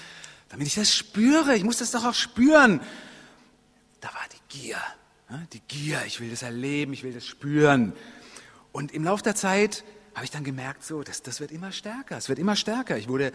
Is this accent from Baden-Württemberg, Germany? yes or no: yes; Baden-Württemberg, Germany; Wir sind auch ein bisschen auf dem Land aufgewachsen, ja, also nicht so völlig ländlich, aber also die nächste Großstadt Karlsruhe war ungefähr 10 Kilometer weit weg. Das Dorf hatte 9000 Einwohner, in dem ich aufgewachsen bin.